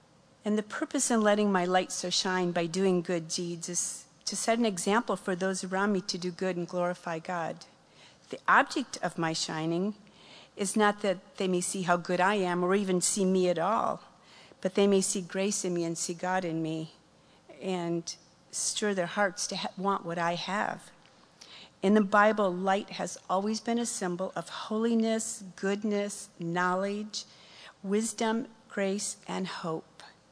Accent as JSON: {"language": "English", "region": "Michigan", "country": "United States", "tie": "born or raised there", "said": "I was thinking about the time I grew up in Michigan. Michigan is surrounded by the three Great Lakes, and there are a lot of lighthouses on the shores around the state of Michigan."}